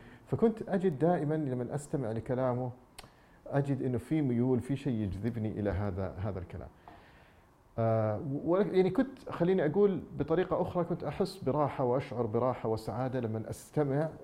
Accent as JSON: {"language": "Arabic", "town": "Riyadh", "region": "Riyadh Province", "country": "Saudi Arabia", "tie": "born or raised there", "also_born_or_lived": "Jeddah", "said": "أنا ولدت وعشت وترعرعت بداية أيامي في مدينة الرياض، وهذه معلومة ما يعرفها الكثير، ثم درست المتوسطة في الرياض. بعد ذلك انتقلت."}